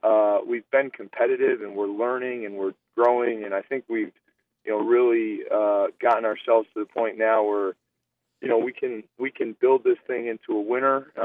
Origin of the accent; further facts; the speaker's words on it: Massachusetts, United States; We're both from the New England area. My wife and I both grew up in Massachusetts.